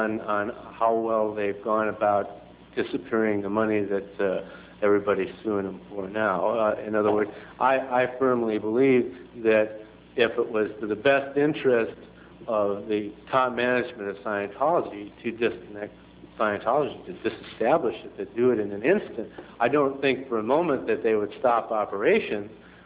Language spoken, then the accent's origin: English; Chicago, Illinois, United States; born there; I know it's true. I was born in Chicago.